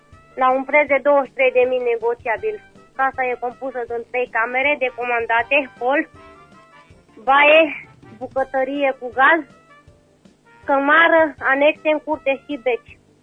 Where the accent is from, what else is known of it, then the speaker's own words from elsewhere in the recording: Bocșa, Caraș-Severin, Romania; din Bocșa. Te-aș dori să renoiesc și eu.